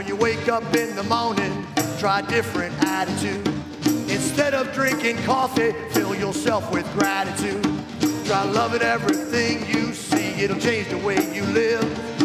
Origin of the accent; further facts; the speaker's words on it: Lake Charles, Louisiana, United States; So I'm from the South. I'm from Lake Charles, Louisiana.